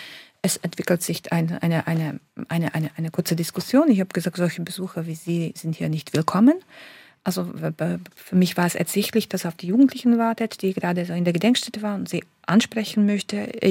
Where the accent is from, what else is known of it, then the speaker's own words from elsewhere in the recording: Slovakia; darunter auch meine Heimat, die Slowakei